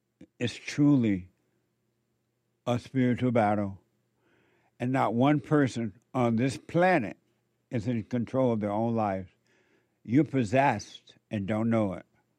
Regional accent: United States; And growing up in America, it didn't cross my mind or anyone else's mind

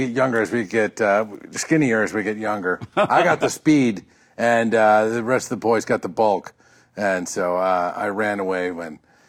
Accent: Madison, Wisconsin, United States; I grew up in Madison, Wisconsin.

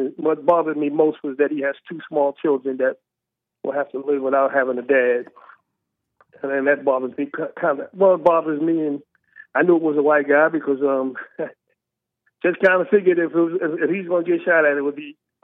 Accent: Brooklyn, New York, United States; Because I was 8 years old. I grew up in Bed-Stuy, Brooklyn. I knew where to buy heroin at age 8.

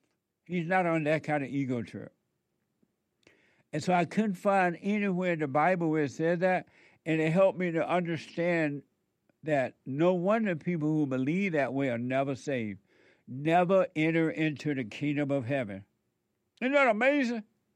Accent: Alabama, United States; now in Los Angeles, United States; when I was growing up in Alabama. I knew that you have to be born again

